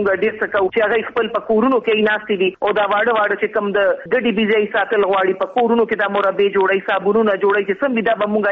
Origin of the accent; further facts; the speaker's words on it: Dagai, Khyber Pakhtunkhwa, Pakistan; also born or lived in London; now in Peshawar, Pakistan; زما تعلق جی د ډاګۍ کړي نه دی چې کوم په نوخار ضلع کې دی او زه په 18 مارچ 1964 کې پیدا شوی یم